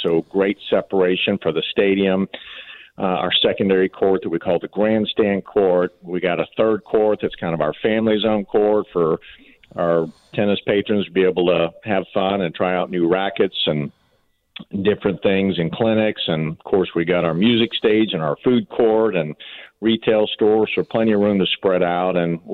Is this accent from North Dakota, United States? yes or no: no; Rome, Georgia, United States; Let's do a little shout-out for Rome, Georgia, my hometown today.